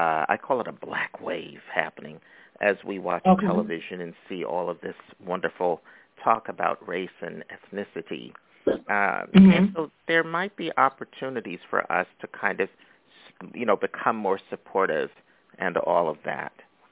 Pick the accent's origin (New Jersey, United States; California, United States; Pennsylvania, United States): Pennsylvania, United States; Philadelphia; now in Brooklyn, United States; everybody knows I'm based out of Brooklyn, New York, even though I'm from Philly. So shout out to all my Philly family members